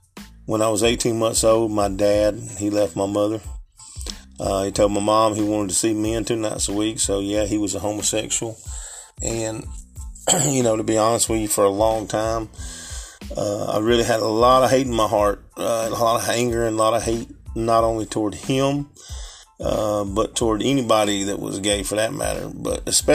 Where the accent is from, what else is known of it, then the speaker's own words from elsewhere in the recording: Gadsden, Alabama, United States; I'm 46 years old. I'm from Gadsden, Alabama, G-A-D-S-D-E-N.